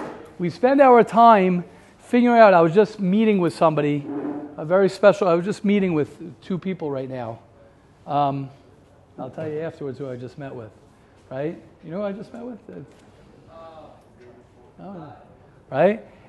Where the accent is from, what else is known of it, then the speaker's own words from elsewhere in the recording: Baltimore, Maryland, United States; born there; Well, I said I was born in Baltimore. My mother was born in Baltimore. My grandmother was born in Baltimore.